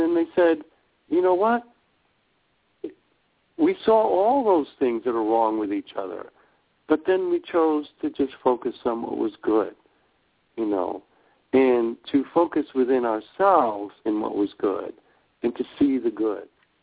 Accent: New York, United States; moved away as an adult; Well, I was raised as a New Yorker and damaged by the Hoax, and whatever. And and I lived my first, 23 years there.

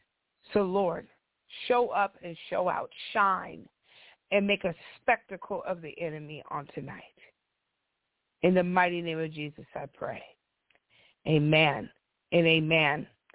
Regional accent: West Coast, United States; I'm not from the East Coast. God sent me here from the West Coast

